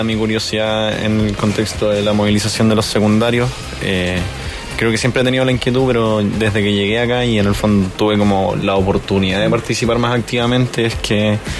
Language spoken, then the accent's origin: Spanish; Concepción, Biobío, Chile; De hecho, yo soy oriundo de Concepción.